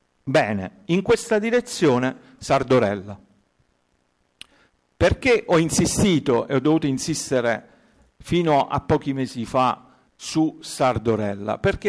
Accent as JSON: {"language": "Italian", "region": "Basilicata", "country": "Italy", "said": "Parlo da Foresto, si sente, no? Ormai lo sapete, sono lucano"}